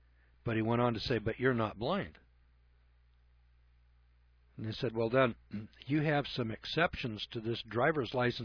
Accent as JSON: {"language": "English", "town": "Isabella", "region": "Missouri", "country": "United States", "said": "I'm from Isabella, Missouri."}